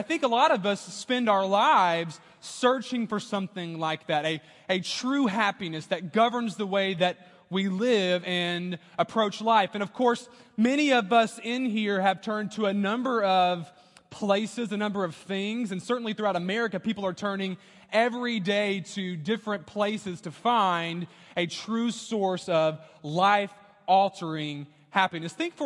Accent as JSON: {"language": "English", "region": "Louisiana", "country": "United States", "tie": "born or raised there", "said": "I thought I would relay to you some of my experience growing up in Louisiana."}